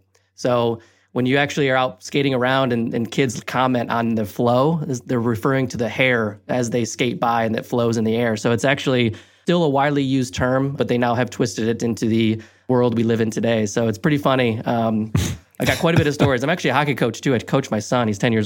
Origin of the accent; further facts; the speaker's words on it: Michigan, United States; But also, I grew up in Michigan. So being from Michigan, you know, hockey is a part of your life.